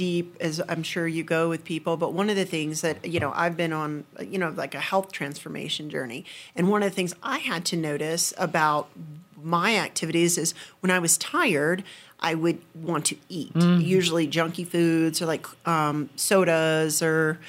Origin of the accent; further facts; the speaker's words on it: the South, United States; I'm from the South, and food's culture, food's caring